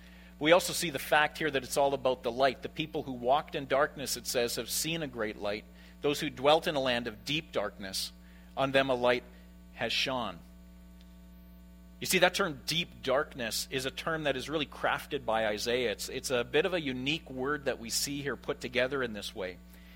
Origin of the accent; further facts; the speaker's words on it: Saskatoon, Saskatchewan, Canada; now in Winnipeg, Canada; I have to admit, growing up in Saskatoon, that's how we felt about Regina.